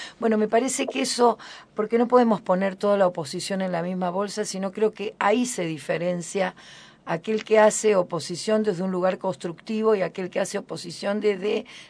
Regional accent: Argentina; como argentinos.

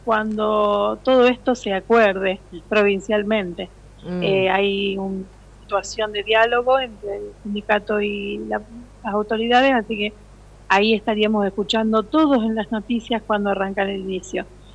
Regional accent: San Jerónimo, Argentina; Yo, por ejemplo, soy de San Jerónimo y me han dicho, yo ya estoy jubilada

